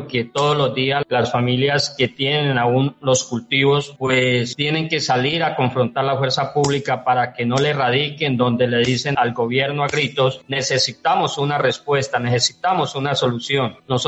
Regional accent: Puerto Guzmán, Putumayo, Colombia; soy del municipio de Puerto Guzmán

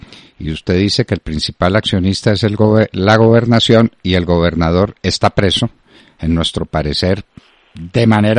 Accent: Caldas, Colombia; digamos en mi tierra, en Caldas

